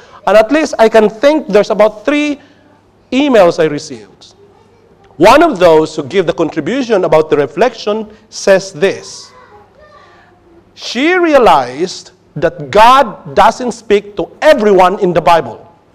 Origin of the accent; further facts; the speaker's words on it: Philippines; As a Filipino, many years ago, let's say 20 years ago